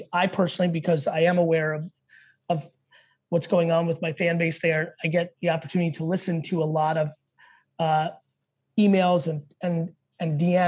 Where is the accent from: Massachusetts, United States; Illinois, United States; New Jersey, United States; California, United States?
New Jersey, United States; Edison; I grew up in Edison, New Jersey.